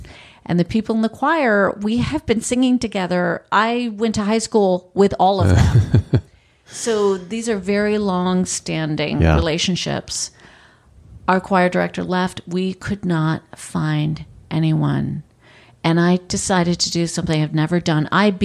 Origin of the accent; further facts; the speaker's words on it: New York, United States; I come from a tiny little farming rural village in upstate New York, and where my family's lived since 1790.